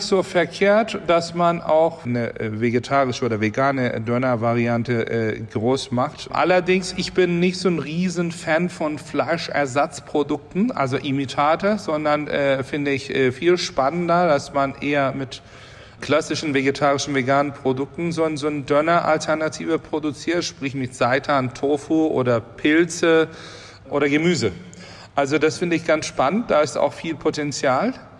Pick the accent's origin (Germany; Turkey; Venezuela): Turkey; Istanbul; Also ich sag mal so, ich bin auch in Istanbul aufgewachsen.